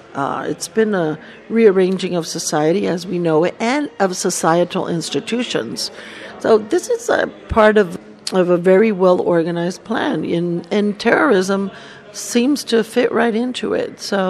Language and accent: English; United States; And I am an American, and my country is also, let's say, exerting certain pressures politically on Israel